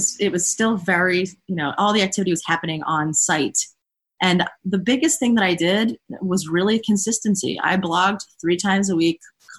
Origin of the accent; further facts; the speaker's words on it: Scranton, Pennsylvania, United States; But I'm from Scranton, Pennsylvania, right? So I'm like, okay, I can hang. I grew up in a trailer park.